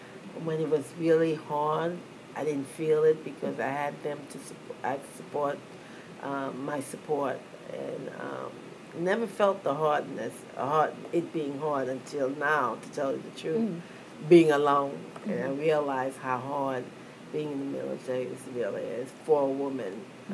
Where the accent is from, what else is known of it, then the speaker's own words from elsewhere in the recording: New York City, New York, United States; I'm from New York City. My parents are Haitian. You can say I'm American Haitian because I was born here.